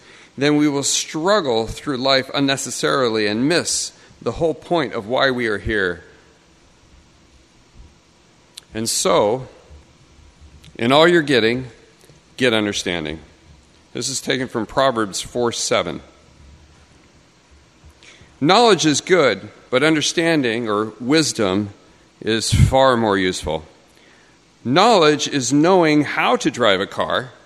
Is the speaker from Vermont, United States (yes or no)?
no; California, United States; moved away; If you don't know me, I'm originally from the Southern California area and came here in 1993. So that means I've been here for 26 years.